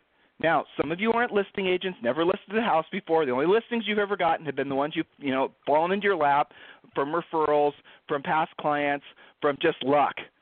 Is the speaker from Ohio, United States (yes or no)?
yes; Ohio, United States; you know, like where Julie and I are from, we're from Ohio